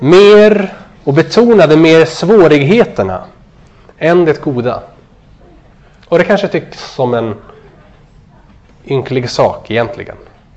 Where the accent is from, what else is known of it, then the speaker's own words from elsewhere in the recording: Sweden; Jag beklagar, för jag är svensk.